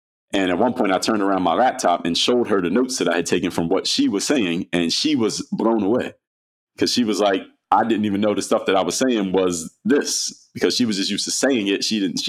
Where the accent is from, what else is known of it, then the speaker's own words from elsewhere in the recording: Philadelphia, Pennsylvania, United States; now in Miami, United States; Yeah, I'm in Miami, but I'm from Philadelphia.